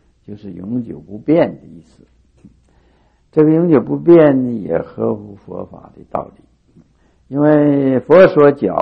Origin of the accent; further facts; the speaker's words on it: China; 就是在我们中国人很难接受这样的说法